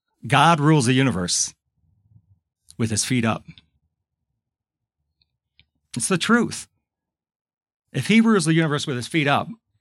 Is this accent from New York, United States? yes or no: yes; Tonawanda, New York, United States; It's no accident that I grew up in Tonawanda